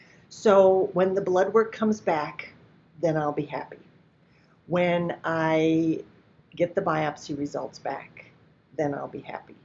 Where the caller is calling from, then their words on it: Naples, Florida, United States; Today, in this moment, I happen to be in Naples, Florida. But I live in Minnesota most of the time